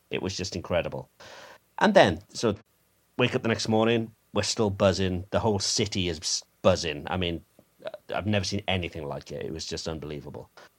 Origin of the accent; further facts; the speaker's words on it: Cardiff, Wales, United Kingdom; which happened to be in my hometown in Cardiff too.